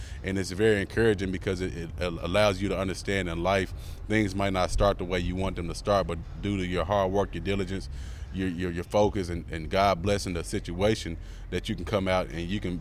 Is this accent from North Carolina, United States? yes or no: no; Jacksonville, Arkansas, United States; growing up in Jacksonville, Arkansas, not having a lot of money or resources when we were growing up